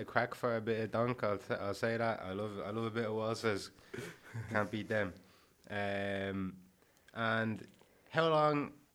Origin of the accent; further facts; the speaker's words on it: Dublin, Leinster, Ireland; Well, I'm from Dublin. I'm not from Carlo myself, so I'm going to be heading back down to Dublin to see all my family.